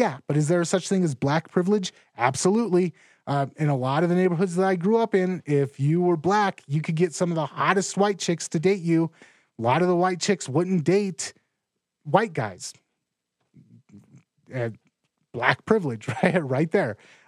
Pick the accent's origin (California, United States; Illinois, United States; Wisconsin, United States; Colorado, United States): California, United States; Los Angeles; we grew up in Los Angeles. We grew up in a lot of big cities. My whole family's Mexican.